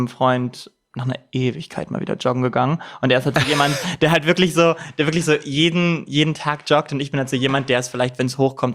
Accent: Goslar, Lower Saxony, Germany; Aus dem Harz, Goslar, also Niedersachsen.

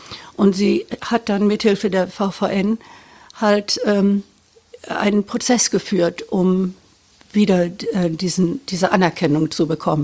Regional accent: Düsseldorf, North Rhine-Westphalia, Germany; möchte über mich selber reden und meine Familie und meine Kindheit in Düsseldorf in den 50er Jahren.

